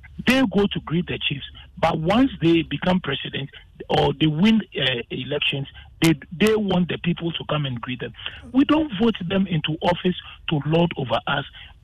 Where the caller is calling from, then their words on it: Tema, Greater Accra, Ghana; I'm calling from Tema.